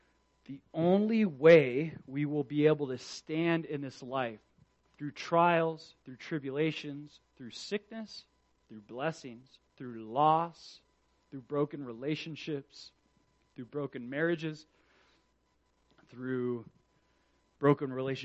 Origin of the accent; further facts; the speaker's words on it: Florida, United States; Like, as a Floridian, I grew up in Florida. Hurricanes are like nothing for us.